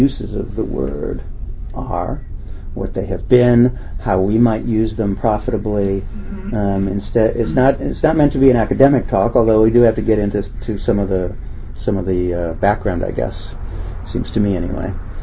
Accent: Midwest, United States; now in Bay Area, United States; But really, I don't think growing up in the Midwest in the 1960s that I had any occasion to think about the word or use it.

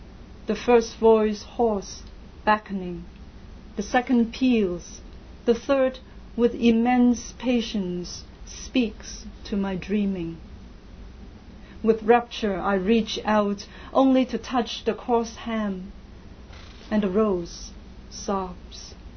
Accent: Hong Kong; English is a second language; And I came from Hong Kong, and I get really scared when I hear people, you know, cursing.

